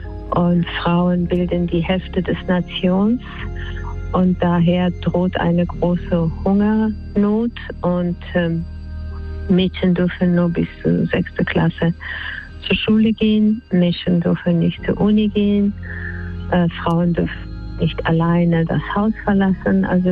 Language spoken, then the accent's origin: German; Afghanistan; German is a second language; für mich als Afghanin, die 20 Jahre praktisch da sich eingesetzt hat für Bildung.